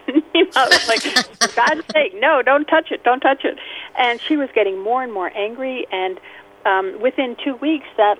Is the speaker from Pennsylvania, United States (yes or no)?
yes; Allentown, Pennsylvania, United States; I grew up in Allentown, Pennsylvania, a big Quaker influence